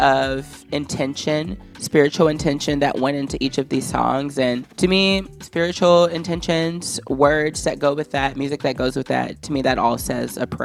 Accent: the South, United States; Yeah, I would say just kind of from growing up in the South and going to a lot of different forms of Black church

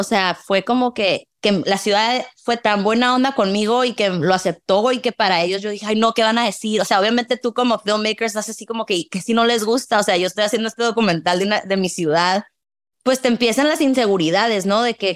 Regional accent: San Diego, California, United States; also born or lived in Tijuana; Yo nací aquí en San Diego y viví en Tijuana hasta los 6 años. A los 6 años nos venimos a vivir a San Diego.

